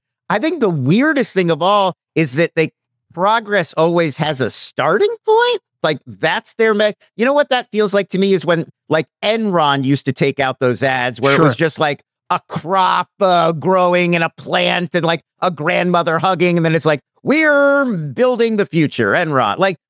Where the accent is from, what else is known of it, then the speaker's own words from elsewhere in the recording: Los Angeles, California, United States; Like, I'm from Los Angeles, where … is also from.